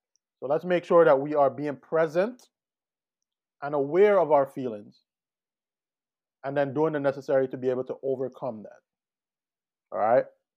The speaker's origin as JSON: {"language": "English", "country": "U.S. Virgin Islands", "said": "You know, I'm from the Virgin Islands. I wish I was home right now."}